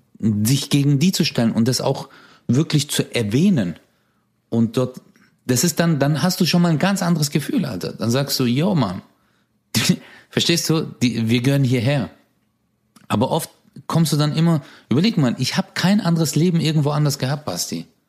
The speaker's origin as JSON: {"language": "German", "town": "Hausen", "country": "Germany", "tie": "born or raised there", "said": "Ich bin zum Beispiel in Hausen aufgewachsen, deswegen sage ich alle 5 Minuten Alter und Morok."}